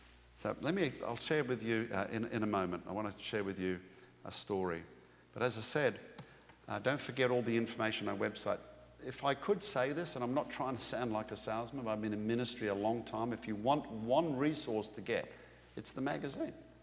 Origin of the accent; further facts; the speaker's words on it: Australia; In my home country of Australia, we have the highest rates of skin cancers in the world.